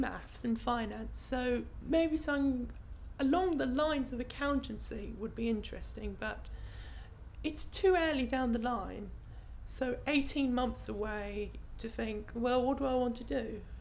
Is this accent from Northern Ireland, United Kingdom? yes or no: no; Colchester, East of England, United Kingdom; also born or lived in Chelmsford; And I was born in Chelmsford, as I said, grew up in Colchester, and I've lived in Colchester all my life. I've attended the Colchester High School from the ages of 5 all the way up to 11